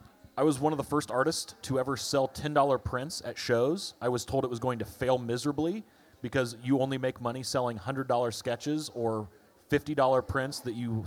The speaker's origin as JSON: {"language": "English", "town": "Lafayette", "region": "Indiana", "country": "United States", "tie": "born or raised there", "said": "Well, as a little whoop whoop, born and raised in Lafayette, Indiana."}